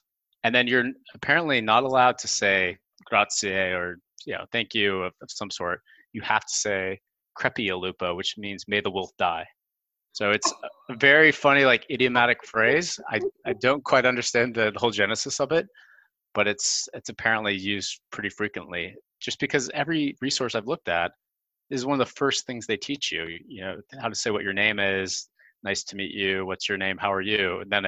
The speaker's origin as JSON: {"language": "English", "town": "Seattle", "region": "Washington", "country": "United States", "tie": "born or raised there", "said": "I grew up in Seattle, Washington, and is very much kind of up in the corner of the world"}